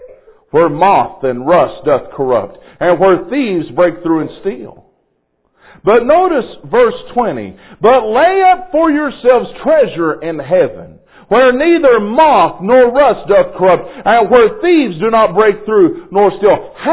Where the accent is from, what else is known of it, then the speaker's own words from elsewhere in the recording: Kentucky, United States; You know, I've kind of mocked my home state this week, and I can do that because I'm from there. But you know, talking about Kentucky basketball